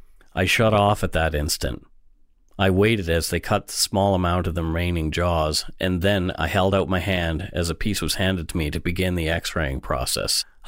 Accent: Bridgewater, Nova Scotia, Canada; in my hometown in Bridgewater, only 40 minutes down the road from Peggy's Cove.

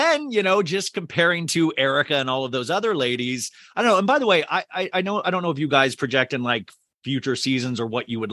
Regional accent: Kansas, United States; I grew up in Kansas. I am purely middle class.

